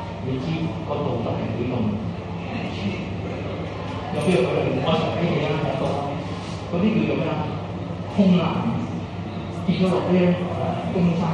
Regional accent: China; 各個理解，因為我係中國人。

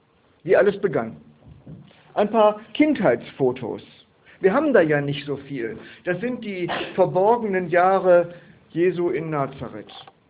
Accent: North Rhine-Westphalia, Germany; die beiden waren schon ein bisschen tüdelig, wie man bei uns in Westfalen sagt.

